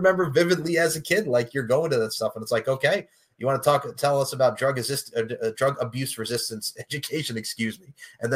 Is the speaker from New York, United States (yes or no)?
yes; Long Island, New York, United States; It's like when like we went to the Bayway Arts Center growing up on Long Island, one of the big play spots that we went to field trips.